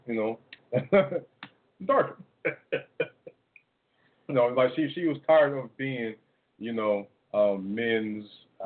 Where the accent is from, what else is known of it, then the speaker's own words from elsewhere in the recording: Colorado, United States; So I tell you, growing up in Colorado